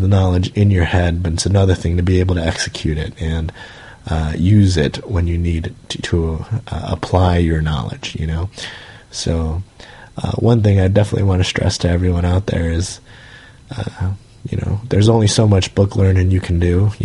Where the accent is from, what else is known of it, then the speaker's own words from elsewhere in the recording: United States; We're absolutely normal. And we're absolutely American, and we're absolutely right, you know?